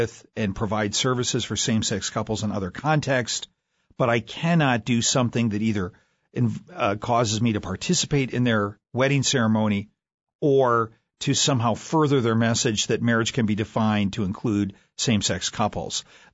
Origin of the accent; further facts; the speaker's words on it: Minnesota, United States; now in Washington, United States; I grew up here. I was born in Minnesota. And although I live in Washington, D.C. now